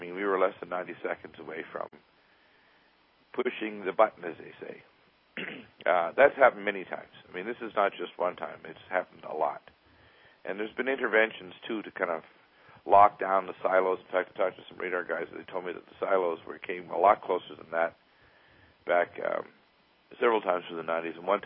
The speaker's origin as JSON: {"language": "English", "country": "United States", "lives_now": "Canada", "said": "I'm a dual citizen, so I'm an American that lives in Canada."}